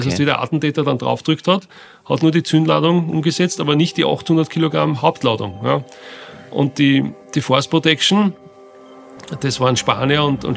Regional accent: Lower Austria, Austria; ich bin in der Buckligen Welt aufgewachsen. Das ist ein Gebiet südlich von Wiener Neustadt, das an die Buckelige Welt grenzende Burgenland quasi, faktisch ist da gleich in der Nähe, getrennt durch die Rosalia.

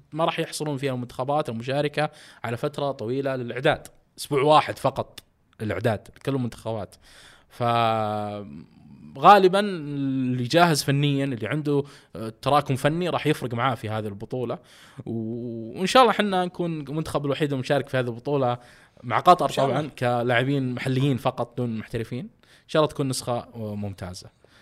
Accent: Saudi Arabia; كمان فيها شيء بارز هذا بطوله بالنسبه لنا كسعوديين

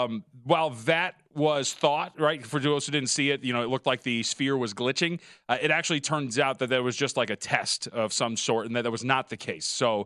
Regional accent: California, United States; also born or lived in Las Vegas; First off, not born and raised. Let's get that out there. Born.

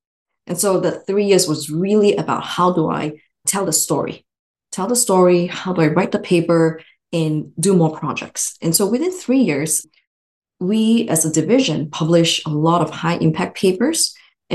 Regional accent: Malaysia; I'm originally from Malaysia, and after finishing my medical school, actually, I trained in both Ireland and Malaysia.

